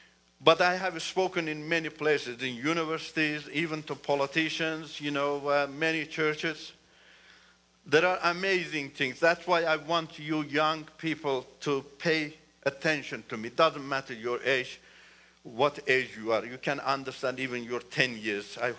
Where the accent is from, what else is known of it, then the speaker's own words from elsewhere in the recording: Iran; first language Turkish; English is a second language; because Turkish is my mother language. There are millions of Turks in Iran, live in Iran.